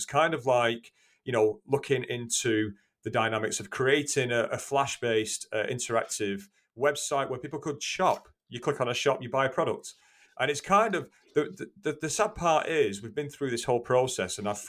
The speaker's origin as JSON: {"language": "English", "region": "North West England", "country": "United Kingdom", "said": "So I'm from Greater Manchester in the UK. I have been around the world."}